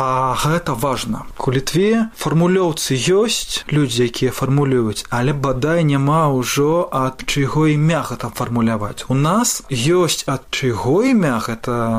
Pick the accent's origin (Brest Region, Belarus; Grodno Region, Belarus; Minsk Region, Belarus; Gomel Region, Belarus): Brest Region, Belarus; Pruzhany; Я літаральна вось учора вярнуўся якраз такі з Пружаны, з Пружаншчыны, з маёй малой радзімы.